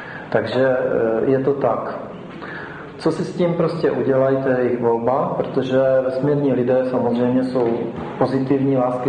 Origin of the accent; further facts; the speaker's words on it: Česká Lípa, Liberec Region, Czechia; Česká Lípa, odkud pocházím teďka, je na druhém místě v republice v rozvodovosti.